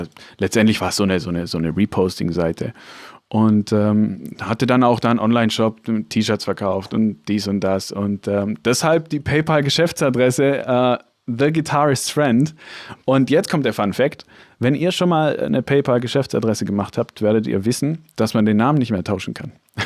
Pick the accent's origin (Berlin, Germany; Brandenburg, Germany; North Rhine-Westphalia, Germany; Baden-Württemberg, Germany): Baden-Württemberg, Germany; Ja, ich komme aus der Nähe von Stuttgart.